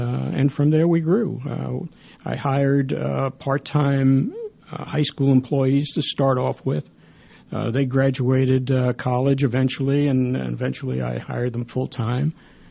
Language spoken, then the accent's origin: English; New York City, New York, United States; I was raised in New York City and went to school in Kentucky, college there.